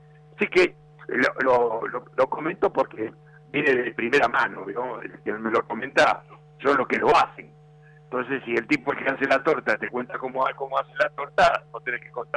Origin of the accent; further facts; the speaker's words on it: Buenos Aires, Argentina; nací acá, ¿no? Nací en San Telmo, así que te imaginas, en una casona de San Telmo, nací hace como 200.000 años, así que te imaginas que hasta que me casé viví en ese barrio. Bien, bien, tradicional.